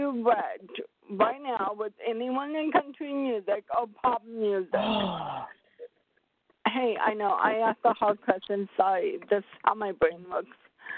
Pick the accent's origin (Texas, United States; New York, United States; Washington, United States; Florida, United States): Washington, United States; Seattle; but my hometown of Seattle, Washington.